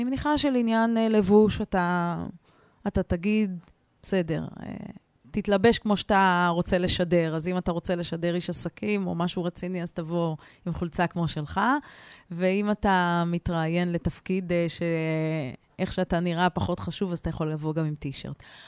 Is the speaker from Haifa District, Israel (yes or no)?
yes; Haifa, Haifa District, Israel; אני מחיפה, נשואה, ויש לי 3 ילדים.